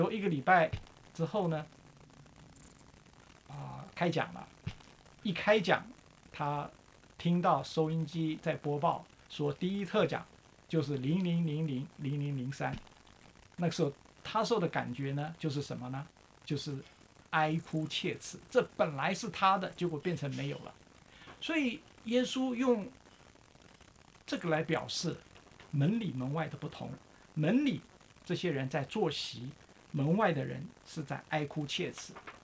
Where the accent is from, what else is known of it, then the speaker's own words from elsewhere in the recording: Taiwan; 那是我在小时候在台湾，在台湾那个时候大部分的人都是非常的贫穷，因为都是公务员或是军人或是农民，也没有任何的商业。